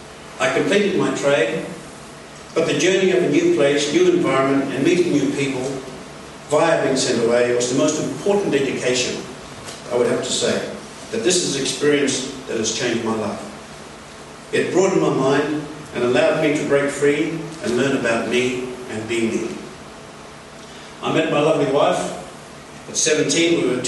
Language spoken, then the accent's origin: English; Broome, Western Australia, Australia; In the years I grew up in Broome, and history tells us that Broome also had racial differences between the Asians.